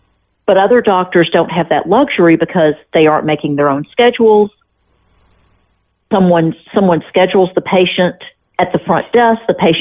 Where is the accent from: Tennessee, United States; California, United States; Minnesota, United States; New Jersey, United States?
Tennessee, United States; Memphis; I'm from Memphis, and Campbell's Clinic was in part of my training.